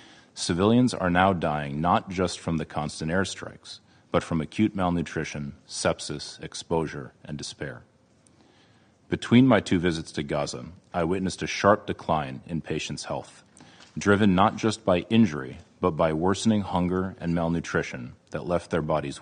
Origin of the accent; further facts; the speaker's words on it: United States; I am an American trauma and critical care surgeon based in Stockton, California.